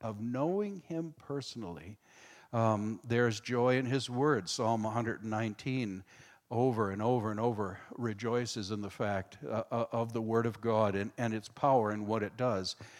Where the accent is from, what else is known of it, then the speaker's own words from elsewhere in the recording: Marion, New York, United States; I'm from Marion, New York. I was a pastor there for 32 years at Second Reformed Church, which is now Faith Fellowship.